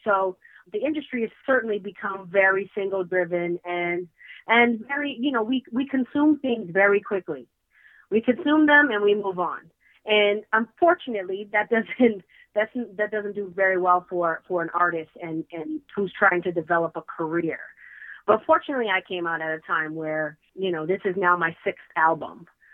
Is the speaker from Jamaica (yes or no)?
no; Canada; the great thing about growing up in Canada musically was I feel like I was very well-rounded.